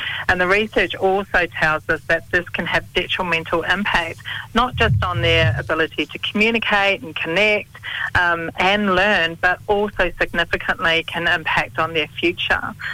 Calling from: Sydney, New South Wales, Australia; I'm calling from Sydney today.

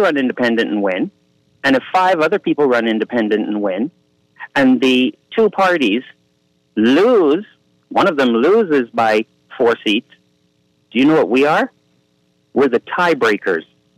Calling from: Eleuthera, Bahamas; Hey, Aaron, I'm from Eleuthera. It's the Atlantic Ocean.

